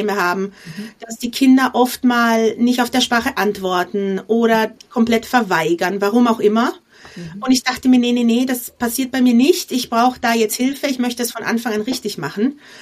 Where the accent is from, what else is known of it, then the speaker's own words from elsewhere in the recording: Bavaria, Germany; moved away as an adult; now in China; ich komme gebürtig aus Bayern, lebe aber mittlerweile seit knapp 8 Jahren in China. Mein Mann ist Chinese